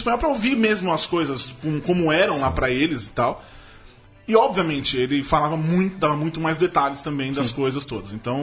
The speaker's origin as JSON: {"language": "Portuguese", "country": "Brazil", "said": "Ah, sou brasileiro, sou, tá."}